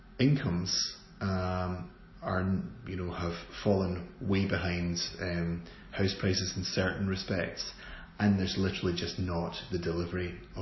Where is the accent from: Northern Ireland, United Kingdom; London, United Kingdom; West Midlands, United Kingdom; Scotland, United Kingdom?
Scotland, United Kingdom; Glasgow; I come from Glasgow